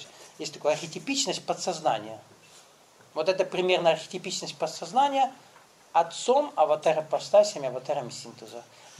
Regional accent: Kabardino-Balkaria, Russia; Я вырос на Кавказе. Вырос в очень маленькой республике, где там, ну, 700 тысяч жителей на всю республику. Кавказская. Причем там два народа. Кабардино-Балкария. Там, где Эльбрус стоит.

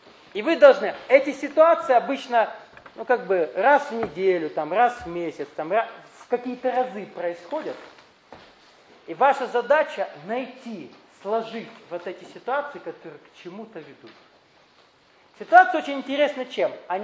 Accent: Caucasus, Russia; also born or lived in Siberia; Я родился в Сибири, потом родители переехали на Кавказ.

